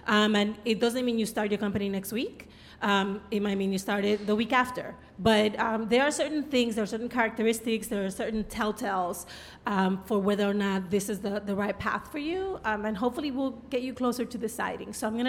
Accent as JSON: {"language": "English", "town": "New York City", "region": "New York", "country": "United States", "said": "I'm a New Yorker, so don't come at me."}